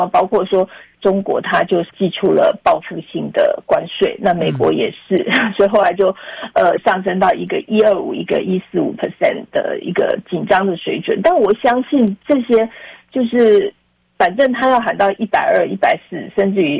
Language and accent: Chinese; Taiwan; 然后到最后好像又捆绑我们台湾人